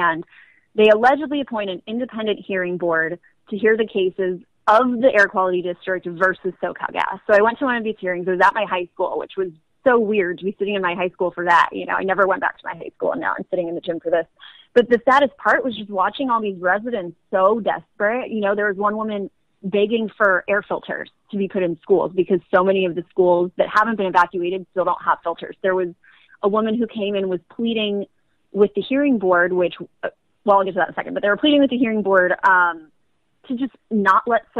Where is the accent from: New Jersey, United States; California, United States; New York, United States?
California, United States; Granada Hills; I grew up in Granada Hills